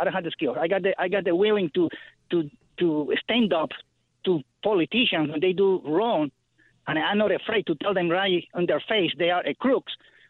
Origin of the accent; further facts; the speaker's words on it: Puerto Rico; now in Bridgeport, United States; I'm from Bridgeport. I'm Puerto Rican, and I've been here 46 years.